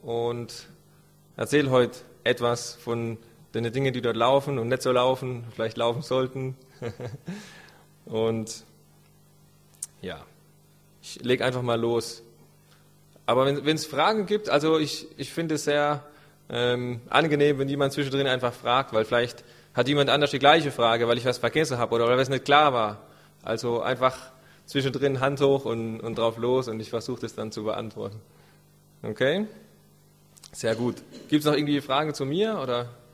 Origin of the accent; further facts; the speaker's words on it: Rhineland-Palatinate, Germany; also born or lived in Kenya / Stuttgart, Germany; bin dann eher in Rheinland-Pfalz aufgewachsen und in Kenia, also halbe Kindheit in Kenia, also in Ostafrika, und die andere halbe in Rheinland-Pfalz, was mich so zu so einem pfälzischen Kenianer macht oder kenianischen Pfälzer